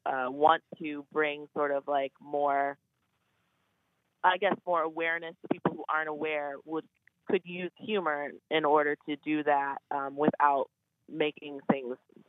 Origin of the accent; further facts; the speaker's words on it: Washington, District of Columbia, United States; And so I went back to D.C., which is where I'm from. I'm from the Maryland, the DMV area.